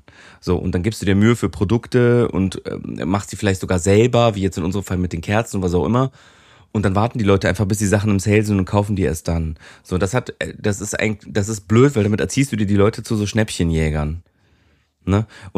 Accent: Cologne, North Rhine-Westphalia, Germany; Ja, ich komme auch aus Köln.

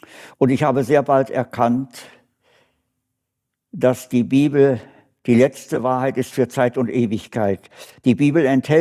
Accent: Berlin, Germany; dass ich in meine Heimatstadt mich versetzen lasse.

